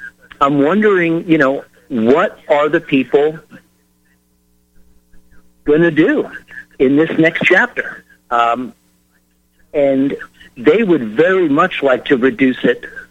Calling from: Kenwood, California, United States; I'm calling from Northern California here, in Kenwood, halfway between Napa, Sonoma County.

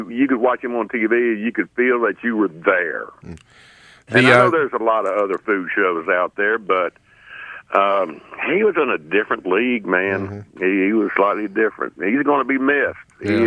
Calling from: Fish River, United States; I'm calling from the End of the Road Bar and Grill.

